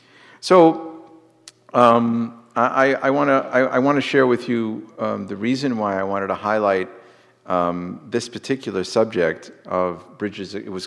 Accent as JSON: {"language": "English", "town": "Boston", "region": "Massachusetts", "country": "United States", "tie": "born or raised there", "also_born_or_lived": "Jerusalem", "said": "My whole life, my childhood, was rooted in Jerusalem. I grew up in Jerusalem, even though I was born and raised in Boston."}